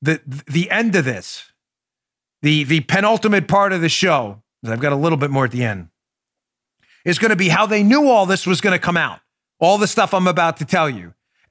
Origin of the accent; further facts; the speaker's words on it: Queens, New York, United States; I'm from Queens like Donald Trump.